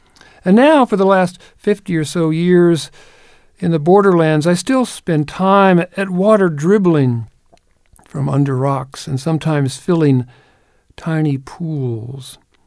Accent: Kentucky, United States; Even when I was a child growing up in Kentucky, water seeping in a field felt magical.

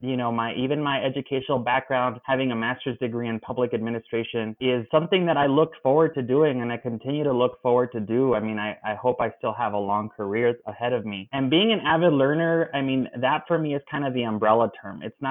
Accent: Nogales, Arizona, United States; also born or lived in Tucson; I was born in Tucson, but I only spent the few days in the hospital there. And I grew up on the border in Nogales, basically until I went off to college.

